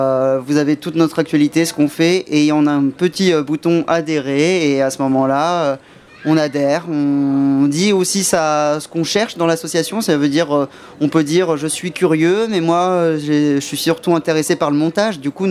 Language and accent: French; Orléans, Centre-Val de Loire, France; On est majoritairement des Orléanais et Orléanaises.